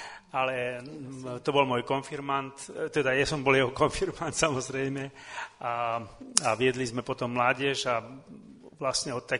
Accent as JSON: {"language": "Slovak", "town": "Trenčianske Stankovce", "region": "Trenčín Region", "country": "Slovakia", "said": "ja som z Trenčianskych Stankoviec, teraz už sú to Trenčianske, tie to boli ešte veľké Stankovce."}